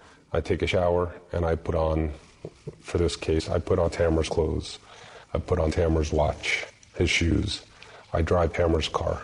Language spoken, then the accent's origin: English; United States; I am a Muslim. I am an American, and I've been serving my country for 22 years and counting.